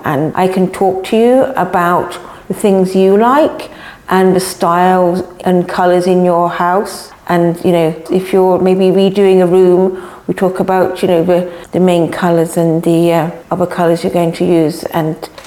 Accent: Scotland, United Kingdom; also born or lived in England; now in Ireland; I'm English. I grew up in Scotland. I've been in East Clare for 30 years. Just came to have a look, actually, and stayed. And I live up in Flagman.

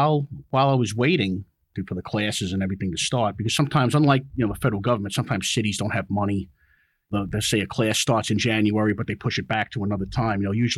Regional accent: Queens, New York, United States; Well, I'm from Queens, New York. I say Northern Alabama, but nobody believes me with my accent. But I'm from Queens, New York.

